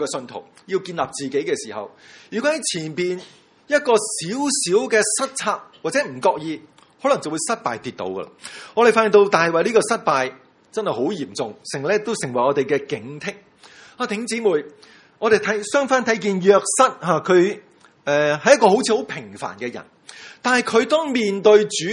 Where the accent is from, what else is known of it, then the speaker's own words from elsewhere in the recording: Hong Kong; 如果用我们香港人的说话叫做心花怒放的